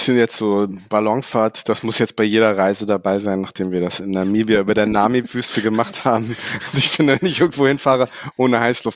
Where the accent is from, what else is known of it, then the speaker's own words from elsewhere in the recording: Hanover, Lower Saxony, Germany; Meine alte Heimat.